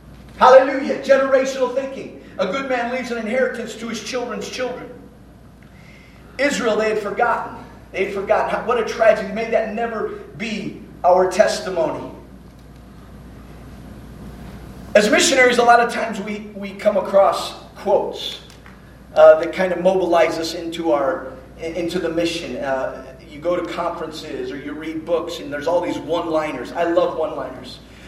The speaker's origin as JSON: {"language": "English", "country": "Nigeria", "tie": "born or raised there", "said": "When I was growing up in Nigeria, and I kind of alluded to this, I grew up as an MK myself. My parents were missionaries in the nation of Nigeria. Back in the 70s when we moved there, I was a younger boy."}